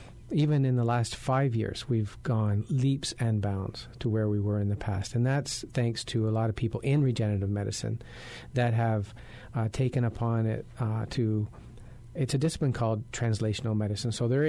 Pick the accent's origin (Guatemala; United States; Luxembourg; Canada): Canada; I came from Canada